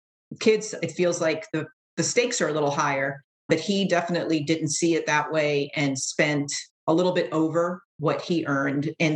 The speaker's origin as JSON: {"language": "English", "town": "Miami Beach", "region": "Florida", "country": "United States", "tie": "born or raised there", "moved": "yes", "lives_now": "Bay Area, United States", "said": "So my money story, so I'm a first generation. I grew up in Miami Beach, Florida, and then I moved out to the Bay Area"}